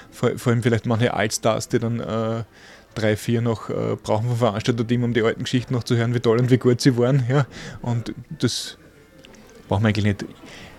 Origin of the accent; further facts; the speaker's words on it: Carinthia, Austria; also born or lived in Vienna; Ich bin in Kärnten aufgewachsen und wir haben in St. Andrea eine großartige Faschingsgilde